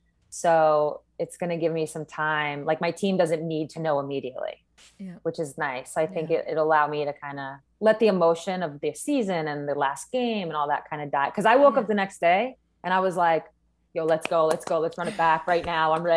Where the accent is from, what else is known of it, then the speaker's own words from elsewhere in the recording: East Coast, United States; I'm from the East Coast originally.